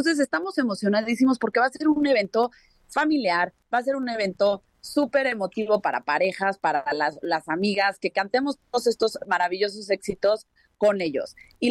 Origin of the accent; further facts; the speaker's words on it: Mexico; como somos los mexicanos, a comprar todo de último momento